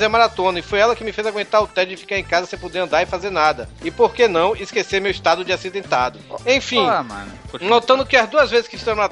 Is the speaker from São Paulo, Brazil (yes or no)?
yes; São Paulo, Brazil; tenho 22 anos e sou de São Paulo.